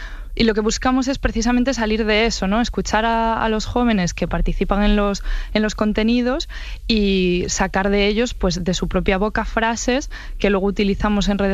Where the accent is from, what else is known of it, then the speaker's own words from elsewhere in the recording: Ourense, Galicia, Spain; yo misma soy de Ourense, Galicia